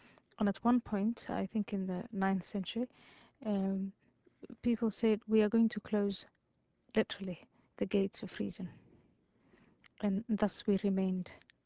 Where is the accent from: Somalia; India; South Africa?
Somalia; also born or lived in Saudi Arabia / Ethiopia / Kenya / Netherlands; now in United States; Yes, I'm born in Somalia. I grew up in Somalia, Saudi Arabia, Ethiopia, and Kenya, and the Netherlands, and I became a member of parliament in Holland between 2003 and 2006, and I now live in the United States.